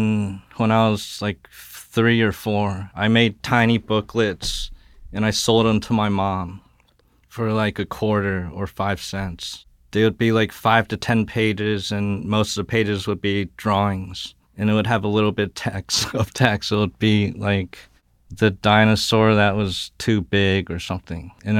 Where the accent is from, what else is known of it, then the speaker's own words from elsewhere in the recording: Florida, United States; I lived in three different suburbs of increasing size. And the first one was probably small to medium size.